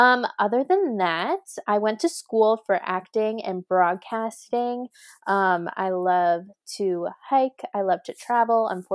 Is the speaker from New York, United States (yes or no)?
yes; New York, United States; I am from New York, and I am a TV host